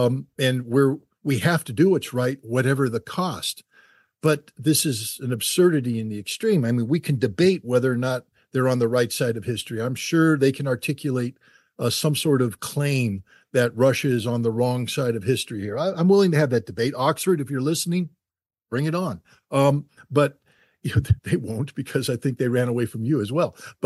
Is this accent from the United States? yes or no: no; Germany; I grew up in Germany in the late 1970s, early 1980s